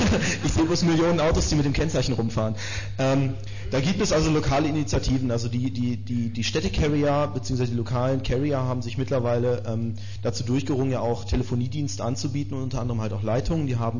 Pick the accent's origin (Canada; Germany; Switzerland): Germany; Gütersloh, North Rhine-Westphalia; Also ich komme jetzt aus Gütersloh, das ist in der Nähe von Bielefeld.